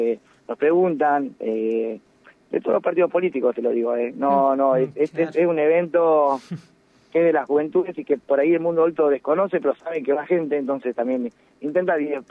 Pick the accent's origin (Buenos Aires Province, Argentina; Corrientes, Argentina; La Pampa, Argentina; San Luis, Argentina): La Pampa, Argentina; si bien somos argentinos, pampeanos